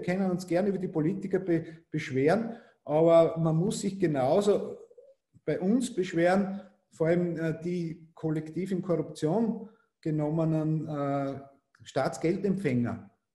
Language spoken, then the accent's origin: German; Austria; als Österreicher